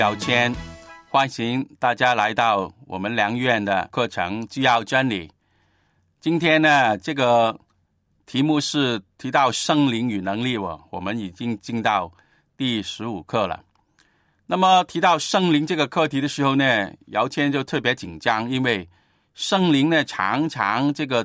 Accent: Guangdong, China; first language Cantonese; Chinese is a second language; 我们的母语嘛，我是广东人呢，广东话是我的本来的语言，但是也在学习

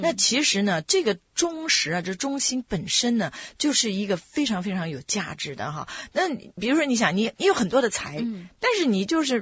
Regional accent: China; 我们中国人一直说这个敬老呢，确实有那个道理

